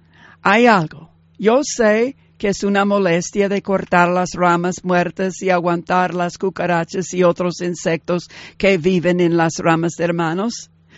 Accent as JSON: {"language": "Spanish", "region": "Arkansas", "country": "United States", "second_language": "Spanish", "moved": "yes", "said": "Cuando nosotros venimos aquí, venimos de Arkansas, pues allí no hay palmeras."}